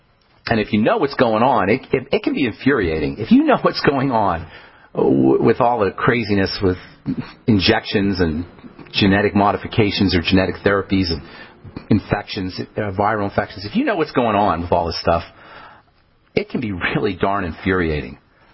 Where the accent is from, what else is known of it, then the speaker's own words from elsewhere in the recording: Boulder, Colorado, United States; Let's go to Boulder, my hometown here.